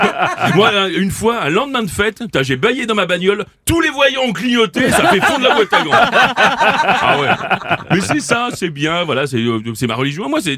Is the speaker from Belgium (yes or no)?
no; Mâcon, Bourgogne-Franche-Comté, France; parce que chez moi, à Mâcon, il y a un truc génial qui s'appelle les conscrits.